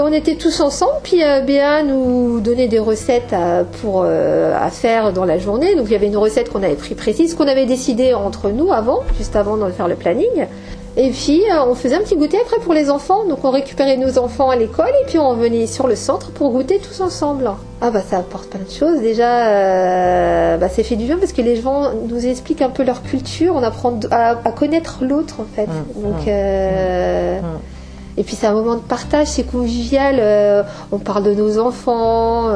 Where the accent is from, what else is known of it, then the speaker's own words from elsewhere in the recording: Allonnes, Pays de la Loire, France; moi je suis d'Allonne, je suis née au Mans.